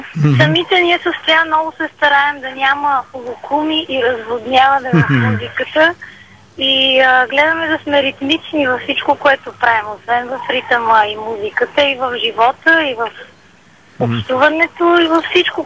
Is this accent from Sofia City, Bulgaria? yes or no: no; Varna, Varna Province, Bulgaria; В момента се намираме на 20 крачки от морския бряг. Съвсем близо до водата и морето и съвсем близо до моя роден град Варна.